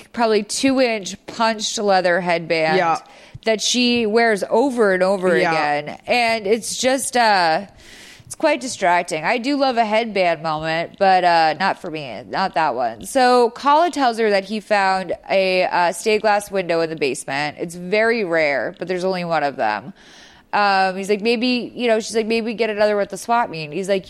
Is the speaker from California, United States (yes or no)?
no; Boston, Massachusetts, United States; as someone growing up in Boston, like I could tell you if you had a wine glass in your hand in a Boston park, there would be three cops there in 30 seconds.